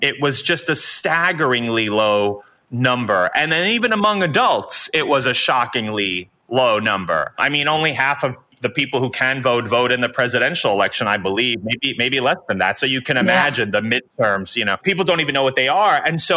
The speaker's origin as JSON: {"language": "English", "region": "New York", "country": "United States", "tie": "born or raised there", "lives_now": "Los Angeles, United States", "said": "I grew up as a New Yorker. You know, you are supposed to hate LA."}